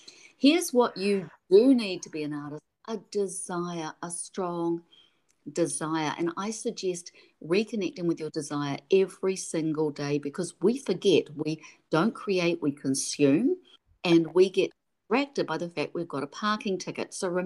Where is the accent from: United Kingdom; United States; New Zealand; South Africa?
New Zealand; Now, I'm from New Zealand. We are an ingenious country. We have to be. We're an island. We're small.